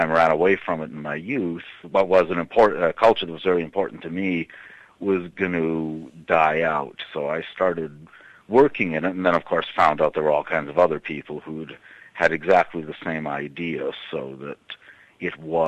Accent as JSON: {"language": "English", "town": "Lethbridge", "region": "Alberta", "country": "Canada", "tie": "born there", "said": "I'm a Canadian, born in a very small town in Western Canada, about 150 miles south of Calgary, called Lethbridge, near the Montana border."}